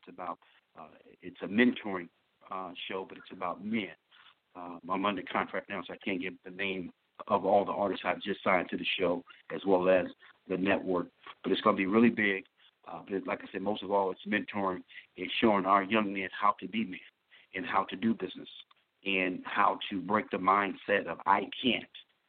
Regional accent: Louisiana, United States; born there; moved away; My humble beginnings, actually I was born in Louisiana, Tampa, Louisiana, small town.

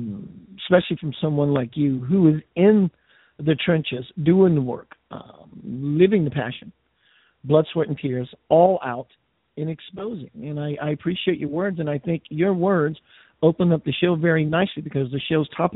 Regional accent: Memphis, Tennessee, United States; I'm from Memphis, Tennessee.

